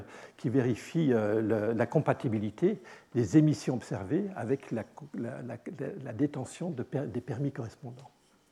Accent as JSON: {"language": "French", "country": "Belgium", "said": "Je suis belge, j'ai des beaux-frères et des belles-sœurs qui habitent en Belgique"}